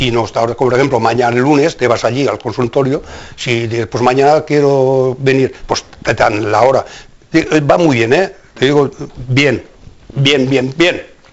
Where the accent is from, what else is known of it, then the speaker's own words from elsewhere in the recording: Spain; Está a decir que somos españoles.